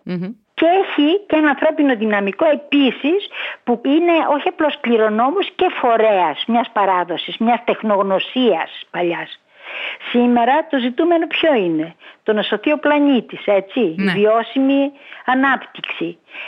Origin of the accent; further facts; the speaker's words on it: Thessaloniki, Central Macedonia, Greece; Ήρθα από τη Θεσσαλονίκη. Η Θεσσαλονίκη τότε, στα σχολεία τότε, δεν μαθαίναμε καν για τη Θράκη.